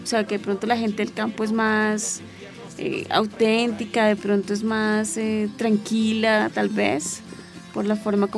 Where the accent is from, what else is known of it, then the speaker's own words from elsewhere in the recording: Ráquira, Boyacá, Colombia; born there; en homenaje al pueblo donde nací en Boyacá